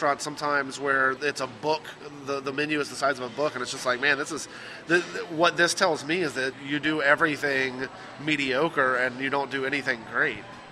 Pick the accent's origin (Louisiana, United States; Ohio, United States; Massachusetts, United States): Louisiana, United States; even though I'm from Louisiana and I've been back in Louisiana since 99 when I started at LSU.